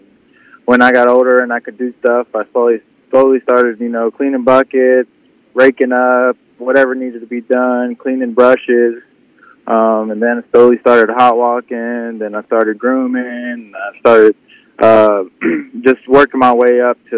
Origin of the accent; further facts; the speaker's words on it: Lexington, Kentucky, United States; I grew up here in Lexington, Kentucky. I went to high school here.